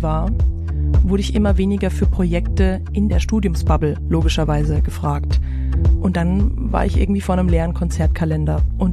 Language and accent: German; Bretten, Baden-Württemberg, Germany; now in Mainz, Germany; Ich bin 28 Jahre alt und ich wohne in Mainz. Ich komme ursprünglich aus dem Badischen in der Nähe von Karlsruhe, Bretten.